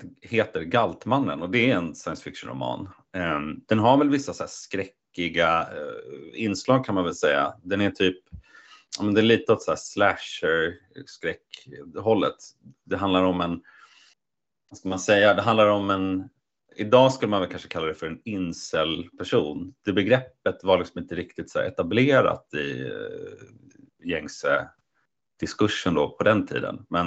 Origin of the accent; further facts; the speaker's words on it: Sundbyberg, Stockholm County, Sweden; born there; now in Linköping, Sweden; jag är född i Sundbyberg i Stockholm. Men jag bor i Linköping sedan, jag ska säga, 11 år tillbaka. Min fru kommer därifrån, så jag flyttade hit när vi pluggade och sådär.